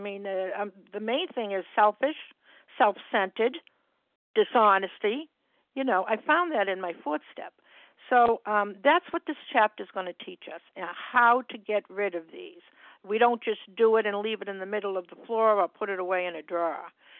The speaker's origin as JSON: {"language": "English", "region": "Massachusetts", "country": "United States", "said": "I'm from Massachusetts, and I'm a recovered compulsive overeater."}